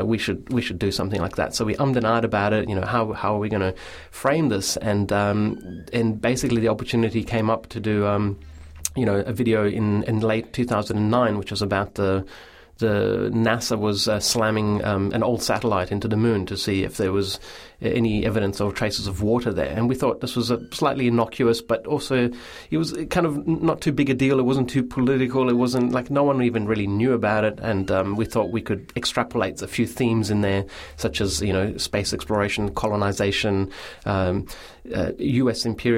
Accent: Italy; now in Melbourne, Australia; Both of us come from Europe, like I come from Italy and he comes from the UK, and we both ended up in Melbourne, fell in love with the city

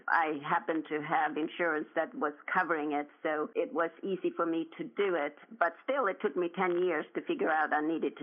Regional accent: Sweden; I was born and raised in Sweden, and I was the 10th child of 11.

